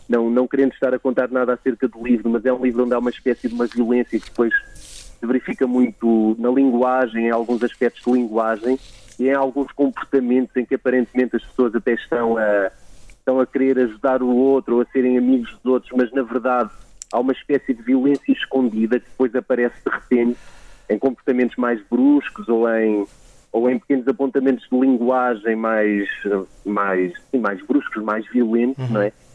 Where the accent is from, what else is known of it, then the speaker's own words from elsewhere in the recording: Penafiel, Porto, Portugal; eu cresci em Penafiel, fiz a escola em Penafiel e depois acabei por ir estudar para o Porto, não é? Quando fui para a faculdade.